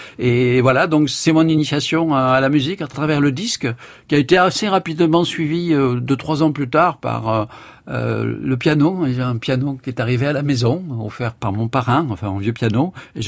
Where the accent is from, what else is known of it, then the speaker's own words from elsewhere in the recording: Cavaillon, Provence-Alpes-Côte d'Azur, France; accent: Provençal; je suis né en Provence, comme vous l'entendez à mon accent, je vivais à la campagne, à Cavaillon, oui.